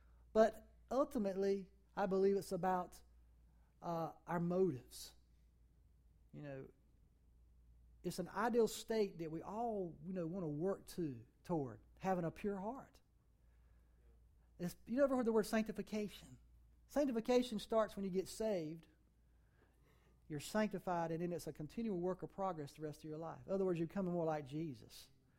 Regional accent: United States; I grew up in Wilson County. There wasn't a whole lot of forgiveness out there.

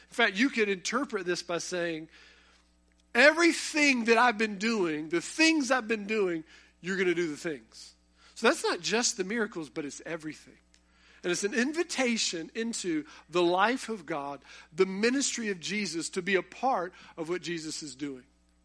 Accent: North Carolina, United States; Well, I've never been to New York City. I'm from Eastern North Carolina.

